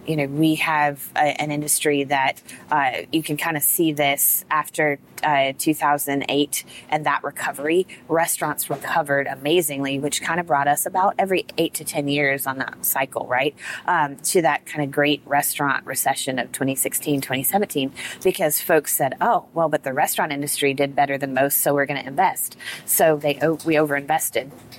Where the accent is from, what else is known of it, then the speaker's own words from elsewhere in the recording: Oklahoma, United States; also born or lived in Wyoming; now in Texas, United States; I was born in Wyoming, raised in Oklahoma, and I've been migrating south apparently my whole life.